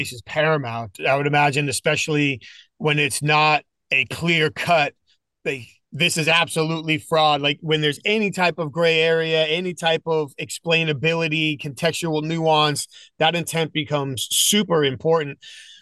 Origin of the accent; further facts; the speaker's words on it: New England, United States; I grew up in New England.